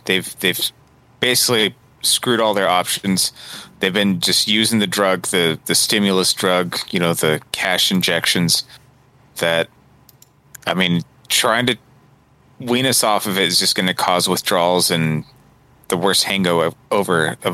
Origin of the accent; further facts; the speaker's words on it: United States; It's unsettling, right? As an American.